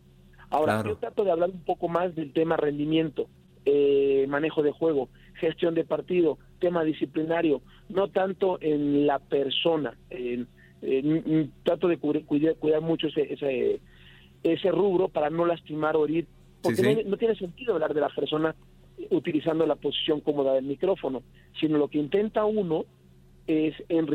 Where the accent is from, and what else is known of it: Mexico